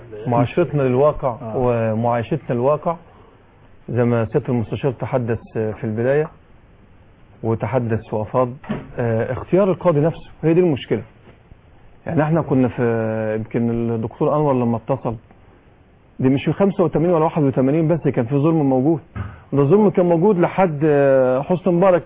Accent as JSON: {"language": "Arabic", "town": "Zagazig", "region": "Sharqia Governorate", "country": "Egypt", "said": "رحنا مع الاخوه هناك في امن الدوله عندنا في الشرقيه في الزقازيق"}